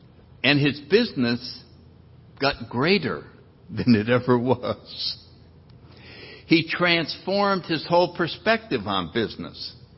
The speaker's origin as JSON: {"language": "English", "region": "Connecticut", "country": "United States", "tie": "born there", "said": "The plan was that I was born in Connecticut."}